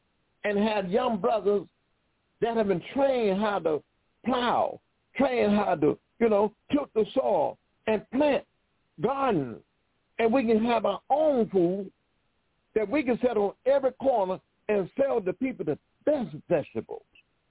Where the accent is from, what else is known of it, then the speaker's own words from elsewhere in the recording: Detroit, Michigan, United States; our grandmother, and I'm from Detroit, Michigan. I mean, every elder that I knew then as a child coming up in the 40s and the 50s, 60s, they had a garden in their yard.